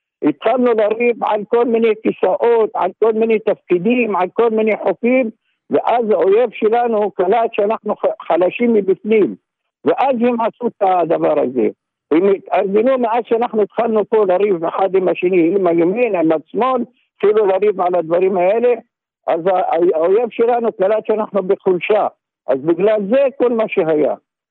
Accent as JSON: {"language": "Hebrew", "town": "Maghar", "region": "Northern District", "country": "Israel", "said": "אנחנו ממרר, מכפר מרר."}